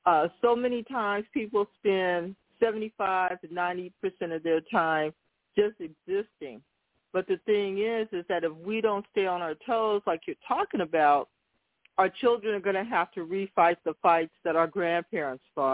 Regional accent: Fresno, California, United States; also born or lived in San Francisco; I was born in Fresno, raised in Fresno and in San Francisco.

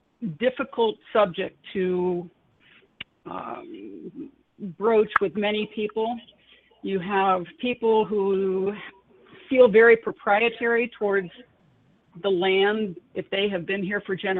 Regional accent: Cincinnati, Ohio, United States; I came from Cincinnati, but I knew that those lands out in the West were partially mine because they belong to all of us.

